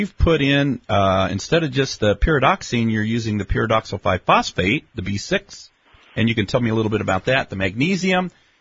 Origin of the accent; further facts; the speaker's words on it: Decatur, United States; But I'm from Decatur, so.